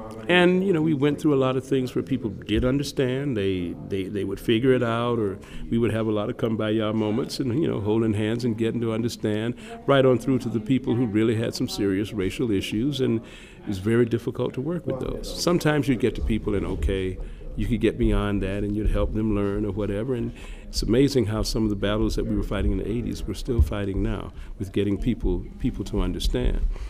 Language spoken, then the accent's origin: English; St. Petersburg, Florida, United States; I was born in St. Petersburg at Mercy Hospital. I was born in 56, went to elementary school here.